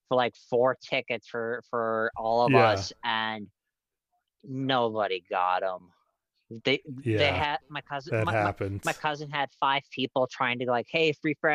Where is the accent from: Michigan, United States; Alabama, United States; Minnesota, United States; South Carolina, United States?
Minnesota, United States; I get stuck being a Vikings fan because I'm from Minnesota, and I get flack.